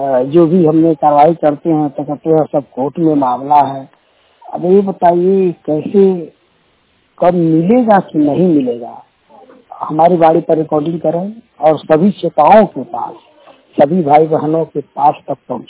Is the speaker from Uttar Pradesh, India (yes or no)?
yes; Rangnapur Dabrupur, Uttar Pradesh, India; ग्राम रंगनापुर डबरूपुर जनपद महाराजगंज के निवासी हैं।